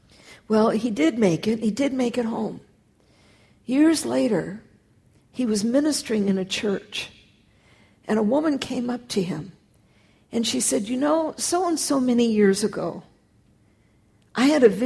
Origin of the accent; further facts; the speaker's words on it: California, United States; I'm from California. We have ranches, what we call the California ranches out there.